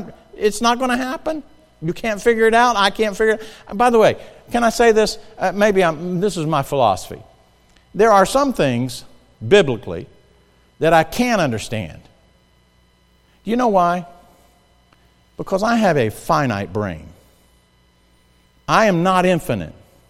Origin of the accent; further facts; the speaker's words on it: South Carolina, United States; I'm from South Carolina. We have breakfast, dinner, and supper.